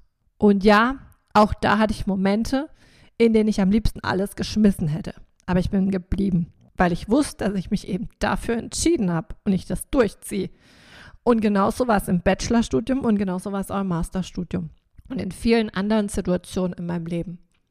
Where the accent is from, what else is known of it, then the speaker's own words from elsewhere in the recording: Rheinstetten, Baden-Württemberg, Germany; weil in meinem Heimat, in Anführungsstrichen, Dorf, ist ja mittlerweile eine große Kreisstadt, für mich ist es immer noch ein Dorf, Rheinstetten